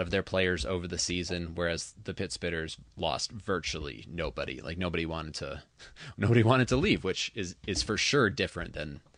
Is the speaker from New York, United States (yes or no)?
no; Traverse City, Michigan, United States; baseball is a game that means a very, very lot to me, as does my hometown of Traverse City.